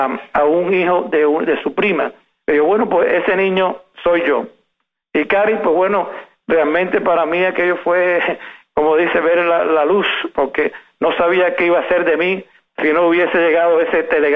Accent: Cuba; moved away; Y yo desde que salí de Cuba siempre tuve eso en mente, inclusive estando en Cuba ya hacía algunas cosas, a pesar de mi corta edad

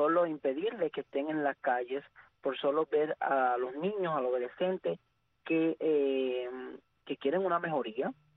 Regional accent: Santiago de Cuba, Cuba; como mismo me crié yo en Santiago de Cuba, en Altamira

